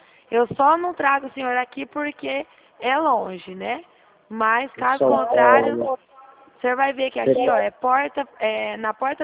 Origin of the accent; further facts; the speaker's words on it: São Paulo, Brazil; eu sou de São Paulo.